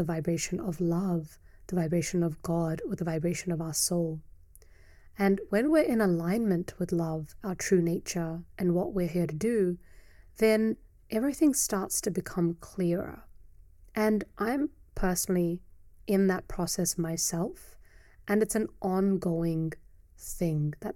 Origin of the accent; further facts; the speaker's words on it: New Zealand; also born or lived in India; So I'm an Indian-born Kiwi woman residing in Aotearoa, New Zealand. And on this day that I'm recording this episode, I'm 32 years of age.